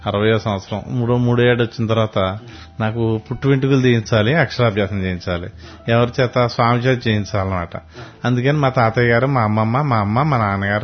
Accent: Kolamuru, Andhra Pradesh, India; మాది కోలమూరు గ్రామం ఉండే.

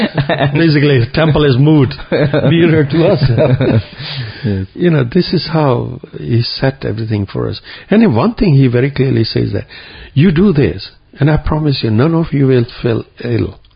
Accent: Kampala, Central Region, Uganda; we didn't come from UK. We came from Uganda.

